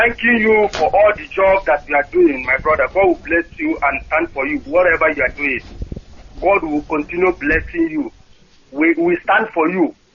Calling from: Munich, Bavaria, Germany; Yeah, I'm calling from Munich.

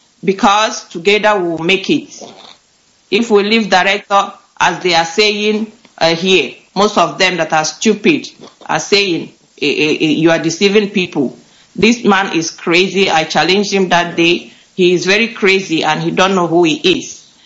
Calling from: Malmö, Skåne, Sweden; I'm calling from Malmo in Sweden.

